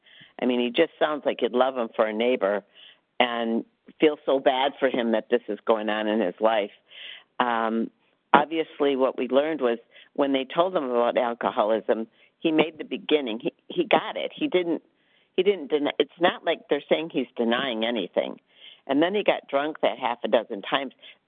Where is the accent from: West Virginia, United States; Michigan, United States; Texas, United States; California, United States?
Michigan, United States; Rochester; I'm from Michigan, Rochester, Michigan.